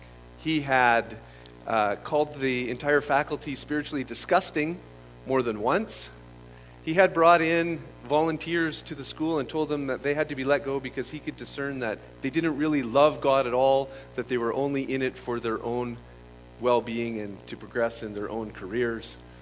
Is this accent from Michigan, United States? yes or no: yes; Sault Ste. Marie, Michigan, United States; But in another sense, I'm really home. I'm right home, because I grew up here in Sault Ste. Marie